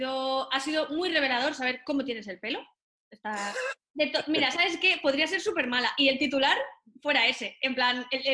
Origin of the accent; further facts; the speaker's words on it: Valencian Community, Spain; also born or lived in Madrid; now in Barcelona, Spain; porque yo vengo, soy valenciana, entonces de la humedad sé, pero vengo de Madrid y flipo aquí, en Barcelona con la humedad